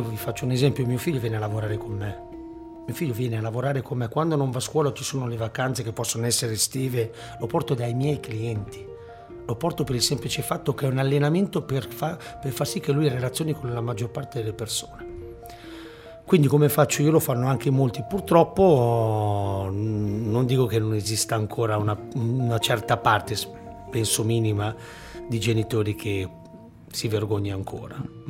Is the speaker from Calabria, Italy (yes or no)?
no; Milan, Lombardy, Italy; io da buon milanese ero abituato a mangiare alle 7:30